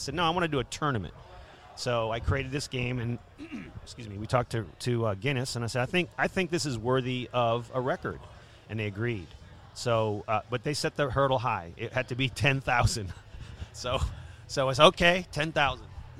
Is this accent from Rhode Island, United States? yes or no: yes; Hope Valley, Rhode Island, United States; Yes. Yes. Hope Valley, Rhode Island. I like to say I was born in the city of the state of Hope.